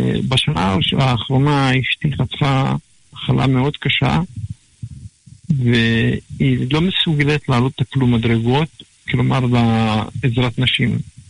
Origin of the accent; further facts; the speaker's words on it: Kfar Giladi, Northern District, Israel; now in Herzliya, Israel; אני מקיבוץ כפר גלעדי, עברנו לגור בהרצליה